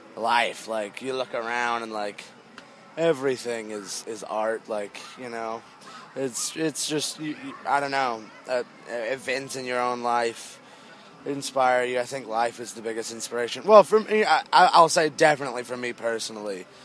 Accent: the South, United States; Because, you know, growing up in the South, you don't hear a whole lot about it, especially like the underground stuff.

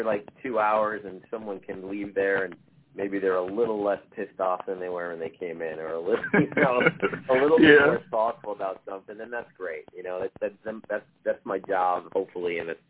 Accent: New Jersey, United States; I mean, I'm Italian from New Jersey, so obviously Scorsese has to be on the list.

